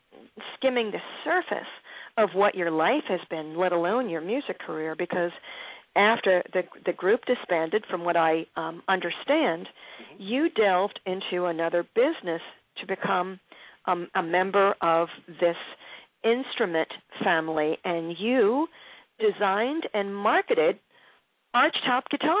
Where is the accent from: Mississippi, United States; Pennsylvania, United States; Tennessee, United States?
Pennsylvania, United States; Philadelphia; who I just adore from Philly, my hometown